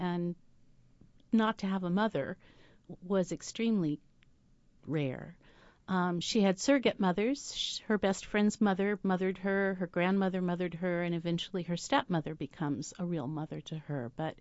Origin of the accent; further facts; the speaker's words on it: Indianapolis, Indiana, United States; I was born and raised in Irvington and went to IPS schools and graduated from Howe High School